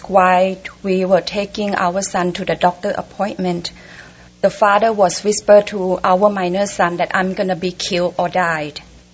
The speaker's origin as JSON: {"language": "English", "country": "Thailand", "second_language": "English", "said": "I'm come from Thailand, and I, you know, try to express my concern, reasonable concern, in another language. … from Thailand."}